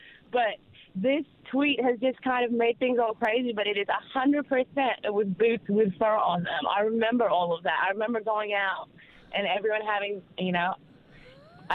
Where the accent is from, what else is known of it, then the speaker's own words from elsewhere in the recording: United States; now in Australia; So as an American, I had to call in because I grew up with all of this.